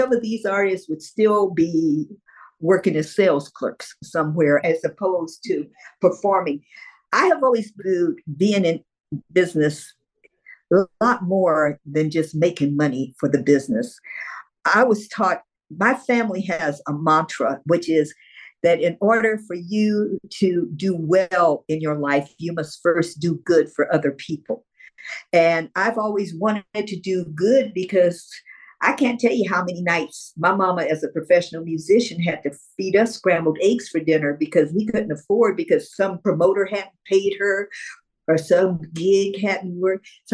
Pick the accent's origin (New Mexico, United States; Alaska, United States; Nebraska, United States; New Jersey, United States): Nebraska, United States; Omaha; Okay, growing up in Omaha, Nebraska, it was strictly Black folks, white folks, and our Native American brothers and sisters were on reservations.